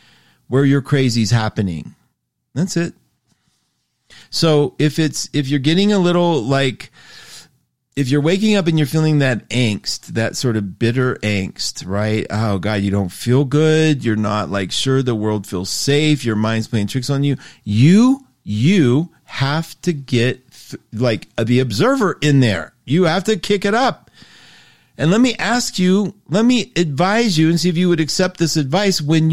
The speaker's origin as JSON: {"language": "English", "region": "West Virginia", "country": "United States", "tie": "born or raised there", "said": "I was raised in West Virginia, as many of you know."}